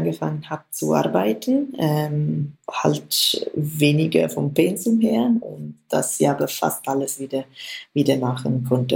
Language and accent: German; Switzerland; Bei uns in der Schweiz